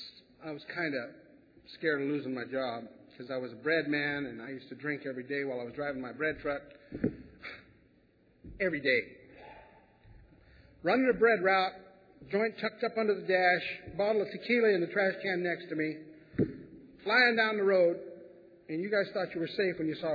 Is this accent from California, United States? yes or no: yes; California, United States; I grew up in Southern California.